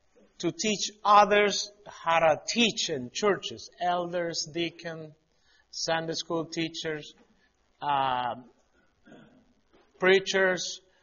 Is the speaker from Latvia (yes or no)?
no; Bolivia; now in Canada; I was born and raised in Bolivia, in a small little town down there.